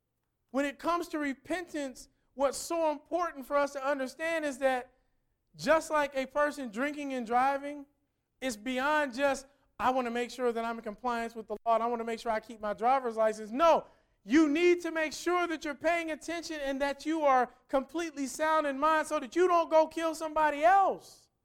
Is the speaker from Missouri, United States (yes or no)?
no; Cincinnati, Ohio, United States; Now, I'm from Cincinnati, and in Cincinnati, they do a really big fireworks display on the 4th of July